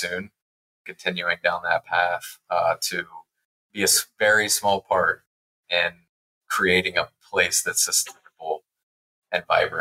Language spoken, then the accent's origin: English; Ohio, United States; I grew up in Central Ohio. I grew up about 30 miles east of here